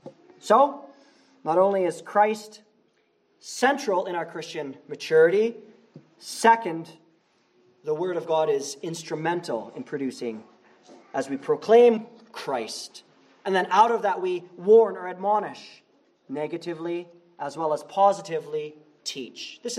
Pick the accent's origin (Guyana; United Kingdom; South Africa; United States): United Kingdom; England; I couldn't say my R's as a kid. And my English neighbors loved it because I'm English.